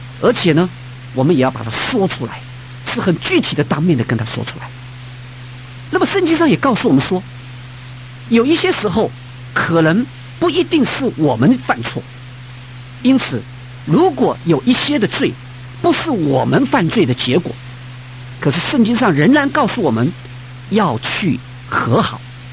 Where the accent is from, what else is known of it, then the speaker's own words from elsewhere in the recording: China; 特别我们中国人，我们中国人很爱面子的